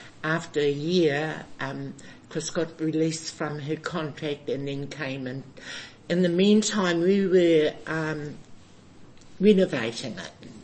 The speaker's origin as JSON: {"language": "English", "town": "Hastings", "region": "Hawke's Bay", "country": "New Zealand", "said": "And us Hastings girls, we're fighters, We come from Hastings when the mongrel mob was emerging in Hastings, and we had to fight our way to be accepted in Hastings."}